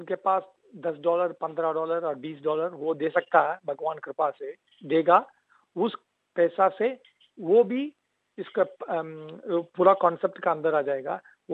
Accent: South India, India; Hindi is a second language; I am very sorry, मैं south Indian हूँ, मगर मैं पूरा ट्राई किया ऐसा बात करने के लिए।

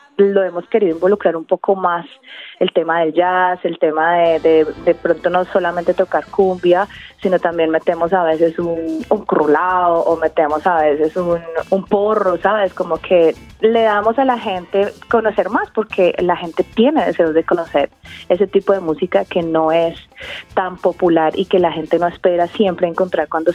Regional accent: Colombia; now in Australia; siendo latina, especialmente colombiana

